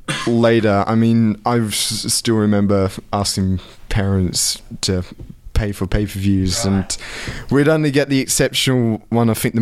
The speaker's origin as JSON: {"language": "English", "region": "England", "country": "United Kingdom", "said": "A better way to describe it, and being English, it always ends up to football as such."}